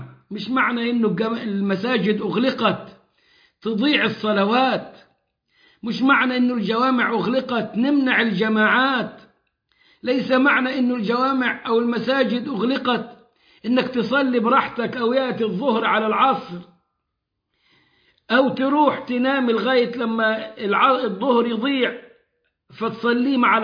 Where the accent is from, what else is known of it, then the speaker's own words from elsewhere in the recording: Egypt; وجلهم عندنا في مصر، جلهم في مصر